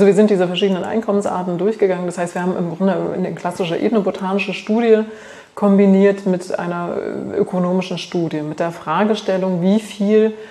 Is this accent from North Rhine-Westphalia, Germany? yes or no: no; Thuringia, Germany; ich komme aus Thüringen ursprünglich